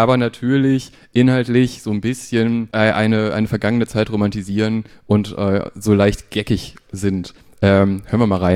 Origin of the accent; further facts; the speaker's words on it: Neuss, North Rhine-Westphalia, Germany; Und zwar Düsseldorf, neben meiner Heimatstadt. Neues.